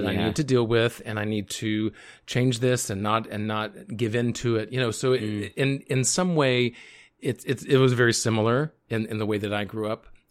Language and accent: English; the South, United States; And I grew up in the South, which is very similar.